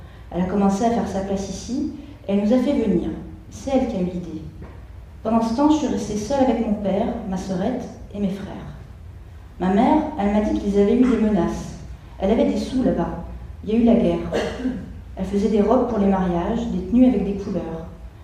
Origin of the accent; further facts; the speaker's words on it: Mostaganem, Mostaganem Province, Algeria; now in France; Je viens de Mostaganem, c'est une ville. Ça fait longtemps que je n'y suis pas allée.